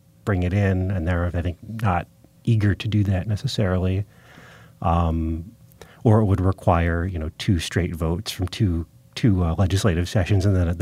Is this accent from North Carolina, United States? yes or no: no; Detroit, Michigan, United States; I'm from Detroit originally, and the whole downtown is now run by the casinos because they've given it over to that.